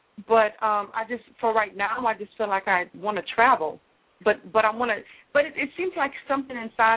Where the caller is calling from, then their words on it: Louisiana, United States; I'm calling from Louisiana.